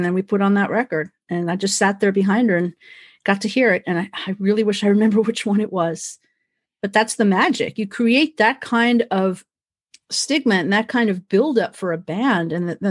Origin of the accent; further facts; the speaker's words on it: Santa Monica, California, United States; You know, growing up in Santa Monica on the West Coast, that music was like the perfect historical touch, just the way the music was.